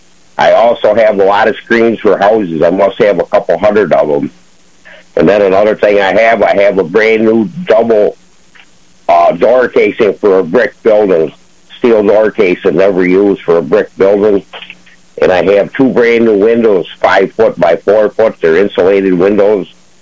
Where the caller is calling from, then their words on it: Ashford, New York, United States; Good morning. Calling from Ashford, New York.